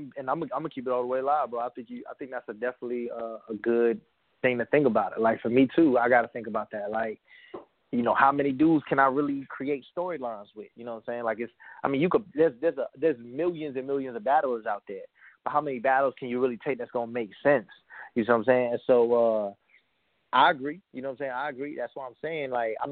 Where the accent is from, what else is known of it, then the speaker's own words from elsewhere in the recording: Tampa, Florida, United States; I'm from Tampa, Florida, bro. I never battled in Atlanta.